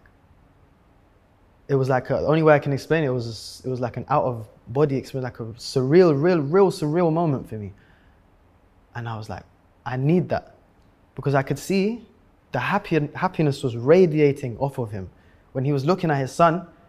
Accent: London, United Kingdom; If you're growing up in London, if you're fast and you're good at football, that's it.

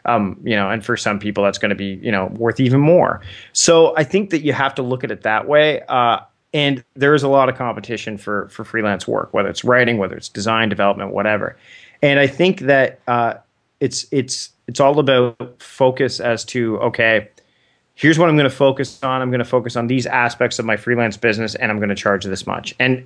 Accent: Canada; the hockey strike as a Canadian, I was deeply affected by this hockey strike

